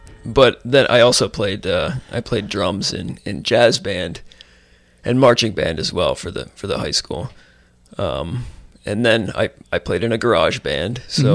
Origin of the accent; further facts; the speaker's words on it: Dubois, Pennsylvania, United States; I was born in Dubois, Pennsylvania, which is about 2 hours northeast of Pittsburgh. It's at the foot of the Allegheny National Forest. It's very rural. Grew up in the woods, played in the woods.